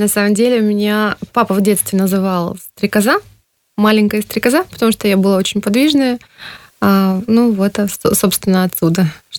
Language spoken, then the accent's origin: Russian; Kara-Kul, Jalal-Abad Region, Kyrgyzstan; Я нет. Я здесь родилась, в Талаской области на тот момент. Сейчас это уже Джалалабад, город Каракуль. Я оттуда.